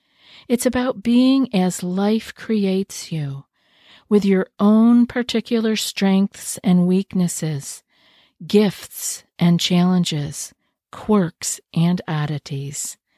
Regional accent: New York, United States; I know when I first moved here, I was from New York.

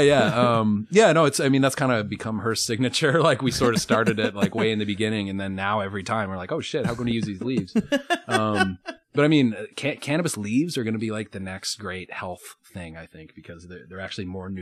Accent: Colorado, United States; So I'm from Colorado

